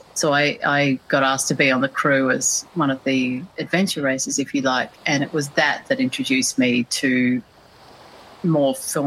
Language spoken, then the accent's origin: English; Canberra, Australian Capital Territory, Australia; I grew up in Canberra in Australia, so the capital, it's a sort of relatively small town surrounded by a lot of nature.